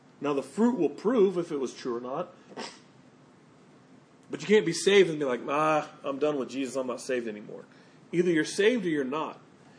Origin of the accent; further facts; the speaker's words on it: Texas, United States; Okay, I'm a Texan through and through, born and raised.